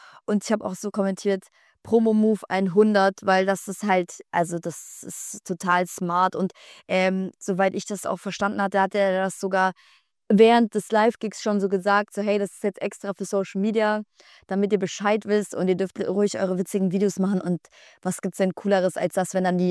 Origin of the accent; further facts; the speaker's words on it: Augsburg, Bavaria, Germany; now in Berlin, Germany; dann tatsächlich in meiner Heimatstadt Augsburg, weil da ist alles noch ein bisschen gesitteter.